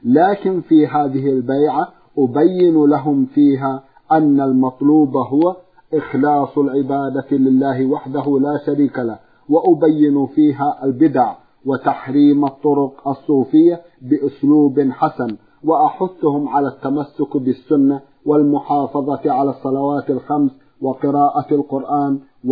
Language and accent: Arabic; India; moved away as an adult; now in Riyadh, Saudi Arabia; أنا شاب من الهند، جئت إلى المملكة العربية السعودية الرياض لمنحة دراسية للدراسة في جامعة الإمام محمد بن سعود الإسلامية بكلية أصول الدين قسم العقيدة، والحمد لله تخرجت منها العام الماضي.